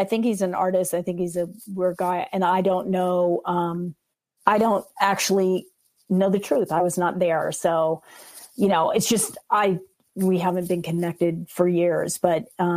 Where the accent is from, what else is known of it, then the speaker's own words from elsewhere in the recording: Sun Valley, Idaho, United States; I really wanted that movie because I grew up in Sun Valley, just like that's your home in the summer.